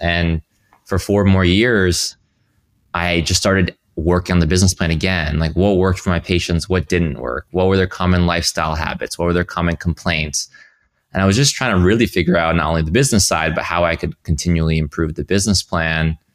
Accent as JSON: {"language": "English", "region": "Rhode Island", "country": "United States", "tie": "born or raised there", "said": "And I really wasn't exposed to anything outside of a hospital setting in the small town. I grew up in Rhode Island."}